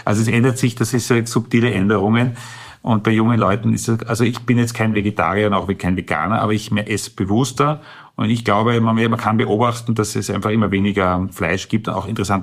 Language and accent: German; Salzburg, Austria; Ich komme aus Salzburg und habe dann Chinesisch studiert in Wien und habe ein Stipendium nach Taiwan bekommen.